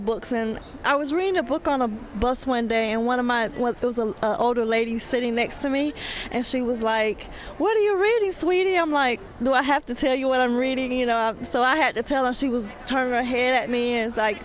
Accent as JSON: {"language": "English", "town": "Decatur", "region": "Georgia", "country": "United States", "said": "I'm from Decatur, Georgia, and I'm a childcare provider."}